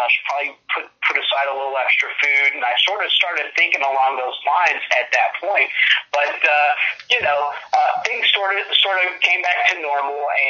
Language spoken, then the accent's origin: English; Kentucky, United States; now in South Florida, United States; I'm originally from you guys' neck of the woods. I'm from Kentucky originally.